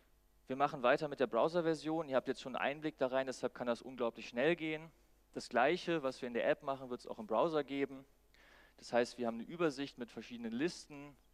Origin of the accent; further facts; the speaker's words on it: Göttingen, Lower Saxony, Germany; ich komme aus Göttingen